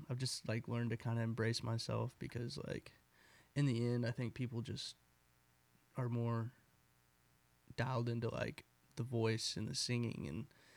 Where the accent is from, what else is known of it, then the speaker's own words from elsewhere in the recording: Midwest, United States; I like the alliteration between the two words, and I'm from the Midwest, and I was like, this makes sense.